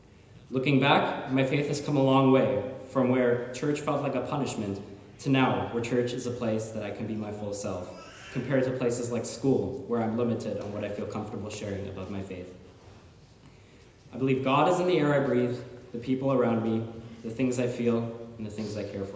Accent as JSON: {"language": "English", "town": "Erlangen", "region": "Bavaria", "country": "Germany", "tie": "born there", "second_language": "English", "said": "I was born in Erlangen, Germany on January 11th, 2003."}